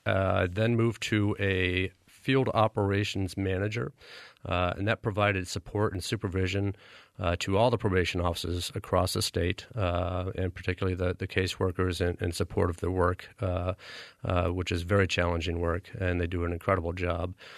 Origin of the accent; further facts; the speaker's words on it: Vermont, United States; I'm originally from the Chittenden County area